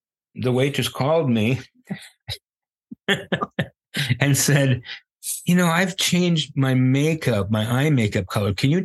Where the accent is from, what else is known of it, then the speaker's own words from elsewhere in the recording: Remscheid, North Rhine-Westphalia, Germany; I come from Remscheid, Germany